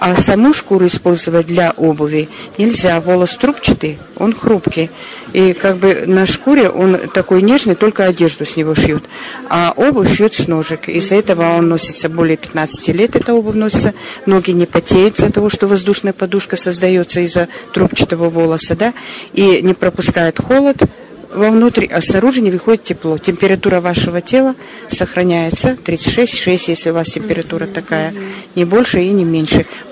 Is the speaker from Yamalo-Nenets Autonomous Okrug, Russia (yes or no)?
yes; Salekhard, Yamalo-Nenets Autonomous Okrug, Russia; Салехард.